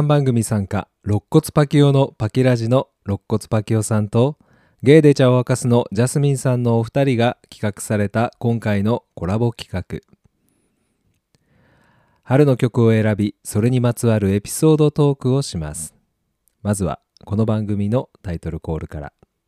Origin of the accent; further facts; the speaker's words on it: Kansai, Japan; now in Tokyo, Japan; 関西出身ですが、面白い関西弁が話せるわけでもなく、ラジオでおねえしゃべりをする勇気もなく、東京に暮らし出張多めの